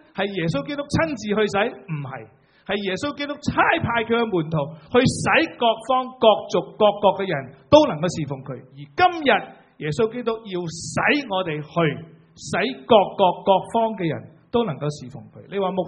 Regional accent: Guangdong, China; 即是中国人说，我们广东人说，去到天脚底。

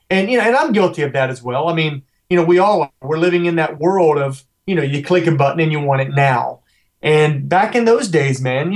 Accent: Princeton, West Virginia, United States; No, it's a very small town on the southern tip of West Virginia, on the border of West Virginia, Virginia. When I grew up there

